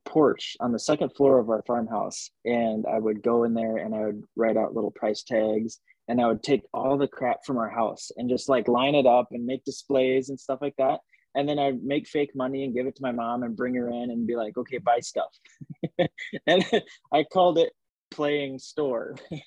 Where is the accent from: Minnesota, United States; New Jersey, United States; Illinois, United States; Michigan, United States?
Minnesota, United States; Rochester; I'm from Rochester, Minnesota, and the great state of all the lakes.